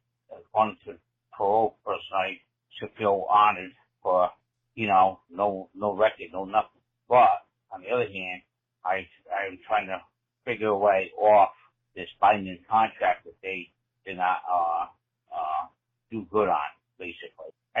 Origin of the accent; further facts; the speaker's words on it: Rhode Island, United States; I'm from Rhode Island